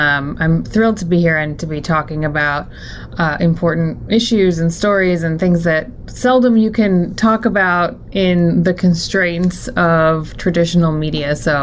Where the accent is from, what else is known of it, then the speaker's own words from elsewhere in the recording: Florida, United States; was maybe I can move back to Florida. I'm from Florida, and like not endure the winters